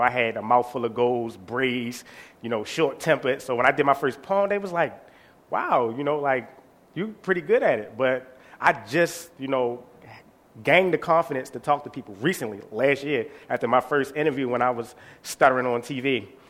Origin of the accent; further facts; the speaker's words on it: Baltimore, Maryland, United States; born and raised in West Baltimore. Lived there all my life, never lived anywhere else.